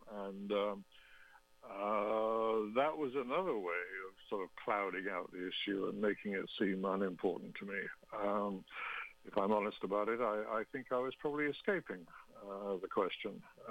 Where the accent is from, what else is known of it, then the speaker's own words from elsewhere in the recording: United Kingdom; moved away as an adult; now in United States; that marriage involved me moving from my home country of the UK to the United States.